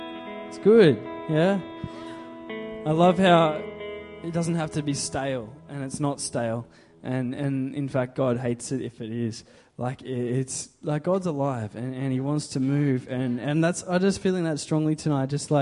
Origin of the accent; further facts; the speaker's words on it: Australia; I'm defined by being an Australian, by being a 20-something young male, by having gone to uni